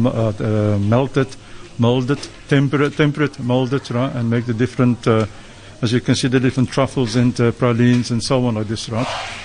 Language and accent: English; Belgium; English is a second language; now in South Africa; No, I was born and bred in Belgium. I've been a very long time in South Africa.